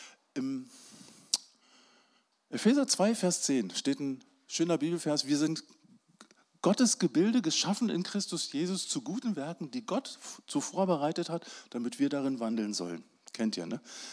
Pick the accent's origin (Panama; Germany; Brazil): Germany; West Germany; Ich bin ja im Westen groß geworden, da hat man noch viel so christliche Sachen einfach so im Alltag gehabt.